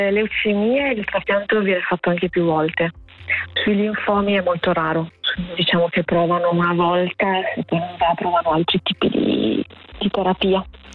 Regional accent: Carbonia, Sardinia, Italy; now in Milan, Italy; Siamo di Carbonia, quindi sud.

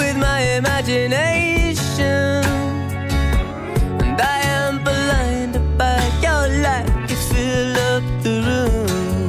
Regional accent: Tuscany, Italy; anche nel mio paesino toscano

